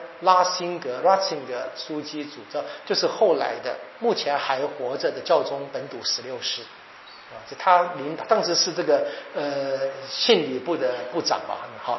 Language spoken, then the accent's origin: Chinese; China; 为什么我们中国人自己不能够就决定了？